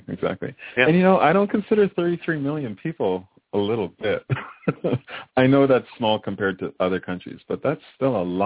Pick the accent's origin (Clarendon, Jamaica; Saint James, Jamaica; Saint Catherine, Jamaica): Clarendon, Jamaica; also born or lived in Kingston; I was born in Jamaica, Kingston, but I grew up in, well, not grew up, spent the first 8 years of my life in a town called Clarendon, which is basically right in the center of the island.